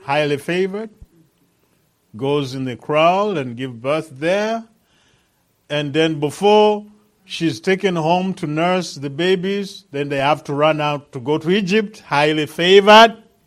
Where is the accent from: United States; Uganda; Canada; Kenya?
Uganda; now in Lesotho; I'm from Uganda. But I don't live in Uganda. I live in Lesotho.